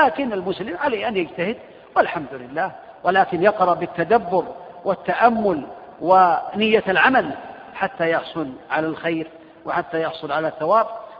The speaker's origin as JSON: {"language": "Arabic", "town": "Riyadh", "region": "Riyadh Province", "country": "Saudi Arabia", "said": "عندنا في الرياض مثلا"}